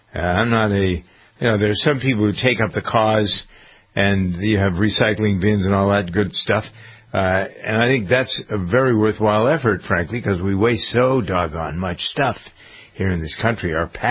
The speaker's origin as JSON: {"language": "English", "region": "Massachusetts", "country": "United States", "tie": "born or raised there", "said": "coming here to Massachusetts, my home state"}